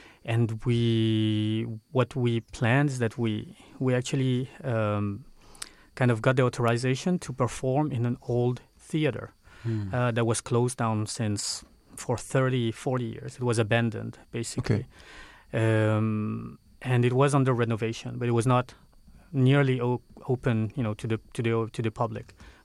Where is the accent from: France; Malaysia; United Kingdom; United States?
France; when I was growing up in France. I was trying to be the most French person, pushing back my Filipino roots.